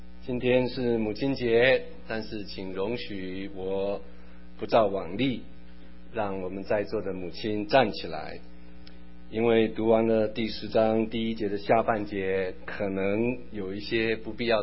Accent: China; 说穿了就像我们中国人的对联一样

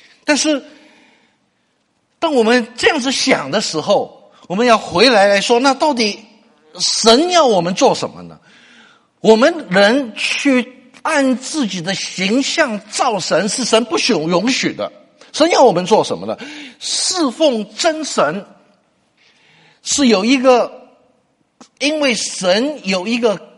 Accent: China; 我是中国人

